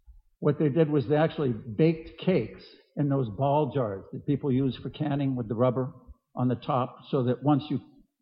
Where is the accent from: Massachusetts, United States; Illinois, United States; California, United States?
Massachusetts, United States; And I grew up on Cape Cod, which is in Massachusetts, and off the coast of Cape Cod, there's two islands, Nantucket and Martha's Vineyard